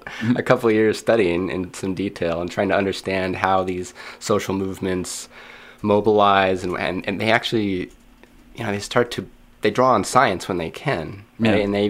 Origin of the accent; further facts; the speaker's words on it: Durango, Colorado, United States; Durango, Colorado, southwest corner.